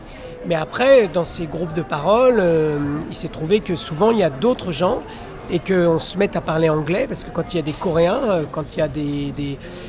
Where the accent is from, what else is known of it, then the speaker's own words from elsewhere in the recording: France; on est des Occidentaux, on est deux hommes blancs français, européens.